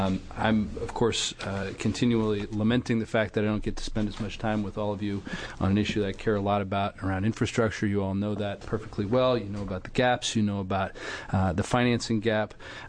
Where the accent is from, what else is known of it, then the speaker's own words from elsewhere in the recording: Beaverton, Oregon, United States; from Beaverton.